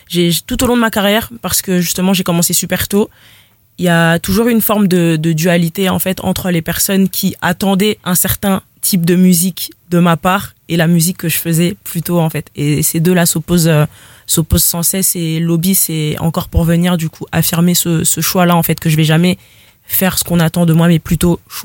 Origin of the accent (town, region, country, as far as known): Lille, Hauts-de-France, France; born or raised there